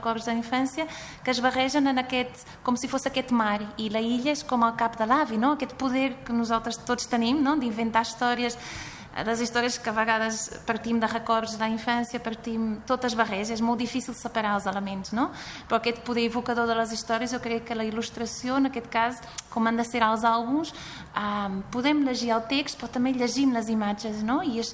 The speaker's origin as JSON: {"language": "Catalan", "country": "Portugal", "said": "sóc portuguesa, no?, d'origen"}